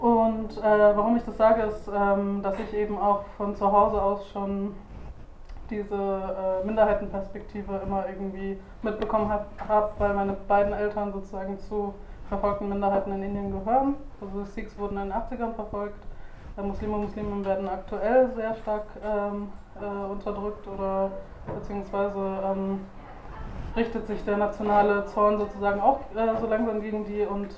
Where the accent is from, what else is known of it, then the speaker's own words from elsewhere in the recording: Munich, Bavaria, Germany; also ich bin selbst sozusagen in München geboren, groß geworden. Meistens in München, in Bayern zumindest.